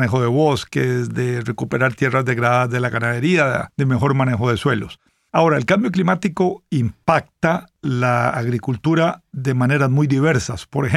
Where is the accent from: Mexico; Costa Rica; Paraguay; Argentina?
Costa Rica; Conozco ejemplos de producción, digamos, en mi país, Costa Rica, de café CO2 neutral en las montañas de Dota